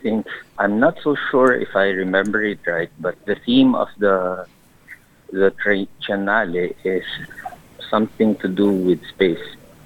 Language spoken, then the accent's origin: English; Dumaguete, Central Visayas, Philippines; So, okay. From kami ni Mark, from Dumaguete. So we've been known each other for more than 20 years na.